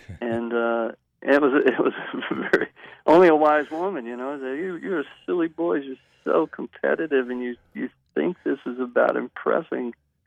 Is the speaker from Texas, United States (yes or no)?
yes; Houston, Texas, United States; I brag that I'm from Third Ward, Houston.